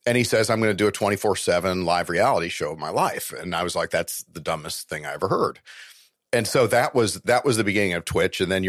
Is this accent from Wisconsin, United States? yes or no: no; Oklahoma, United States; born there; I was born in Oklahoma and all my relatives were from Oklahoma.